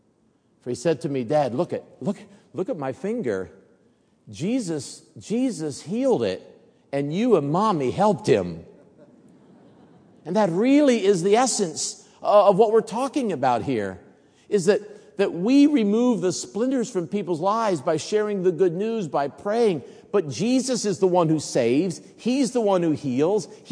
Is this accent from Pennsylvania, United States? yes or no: no; San Antonio, Texas, United States; So when I grew up in Assemblies of God Church in San Antonio.